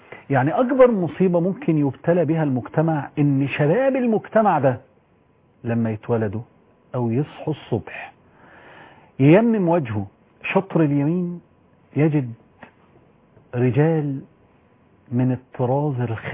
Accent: Egypt; عندنا في مصر

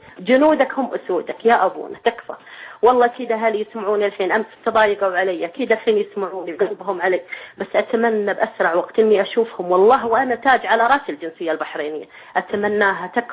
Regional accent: Kuwait; أنا كويتية من البدون

